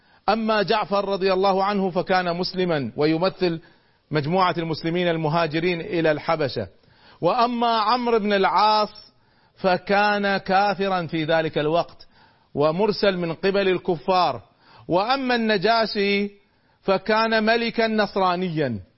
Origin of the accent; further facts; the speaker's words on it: Kuwait; يعني أنا أذكر مرة كنت أتناقش مع شخص عندنا في الكويت